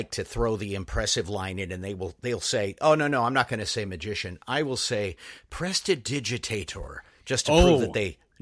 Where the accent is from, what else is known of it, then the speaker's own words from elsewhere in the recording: Redding, California, United States; I'm from Redding, California. I've pretty much lived in Northern California my whole life with the exception of military time.